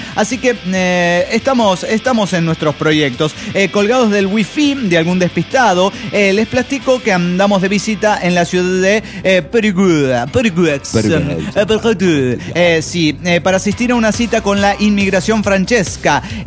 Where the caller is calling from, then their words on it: Guadalajara, Jalisco, Mexico; Soy la tapatía rojiblanca desde Guadalajara, Jalisco, México.